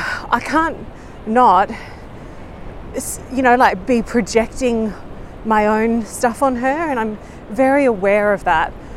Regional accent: Melbourne, Victoria, Australia; where I grew up in Melbourne, the seasons were very distinct, but then also you could have four seasons in one day.

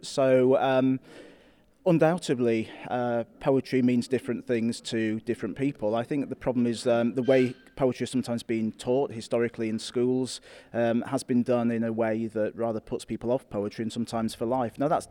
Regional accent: Yorkshire and the Humber, United Kingdom; moved away as an adult; now in Isle of Man; So I am from Yorkshire originally. I'm not a Manx man, which makes this particularly surprising. But nonetheless, I've lived here now for 2 years. This is my home.

